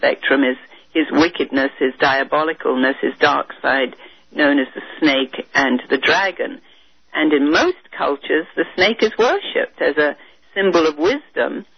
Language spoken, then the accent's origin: English; India; And where I grew up in India, one would always see the black pot hanging outside most of the farmers' homes